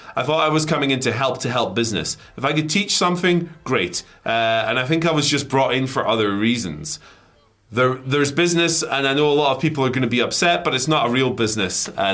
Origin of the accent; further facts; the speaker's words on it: Chicago, Illinois, United States; I understand fans and tribalism because I'm a Blackhawks fan. I'm from Chicago.